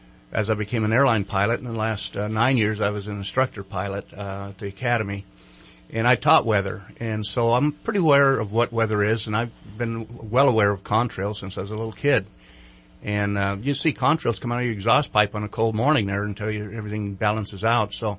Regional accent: California, United States; I grew up, I was born out here in Northern California and grew up here and a very outdoorsy type person

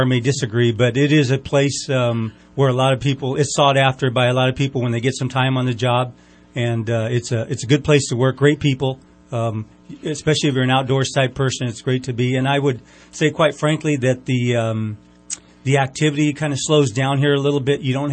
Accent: Sacramento, California, United States; I knew I wanted to be a police officer. I'm from Sacramento.

